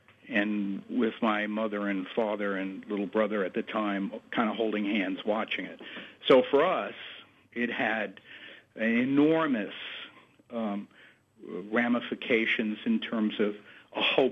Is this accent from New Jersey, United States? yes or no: yes; Jersey City, New Jersey, United States; first language German; English is a second language; also born or lived in Germany; My native language is German. I was born on a military base in Germany. My dad was doing service, and my family is from Virginia and North Carolina, and in the summers, I would travel down to the south from Jersey City where I was living.